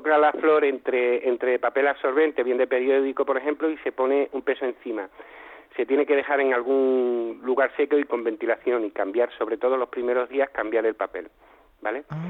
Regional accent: Extremadura, Spain; en mi tierra, en Extremadura, el cerezo supone un movimiento económico brutal

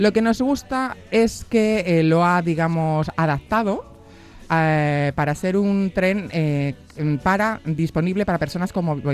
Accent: Sigüenza, Castilla-La Mancha, Spain; Como todos sabéis, efectivamente, soy de Sigüenza

